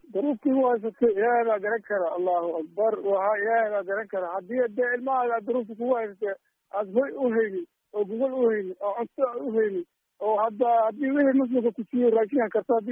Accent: Gedo, Somalia; Kalluun ayaan ka soo barakacay, kalluun ayaan ka soo barakacay. Doolow waaye tiilo ka tirsan degmada Doolow

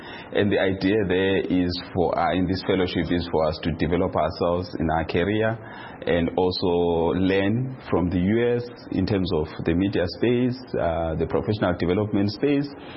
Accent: Plumtree, Matabeleland South, Zimbabwe; in Plumtree, my hometown, we use Kalanga.

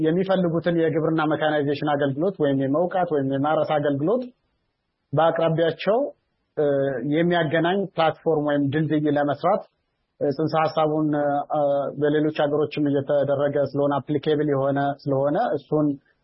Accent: Anawari, Amhara, Ethiopia; እዛው ተወልጄ ያደኩበት ከተማ አናዋሪ ከተማ

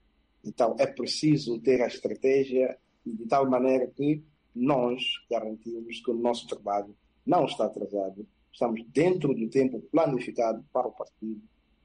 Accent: Mozambique; assumir a responsabilidade que nós temos como país e como moçambicanos

